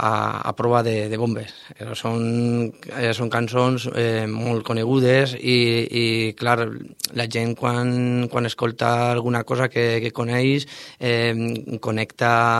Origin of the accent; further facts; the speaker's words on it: Vila-real, Valencian Community, Spain; per a mi és un plaer tocar així al meu poble, al meu poble meu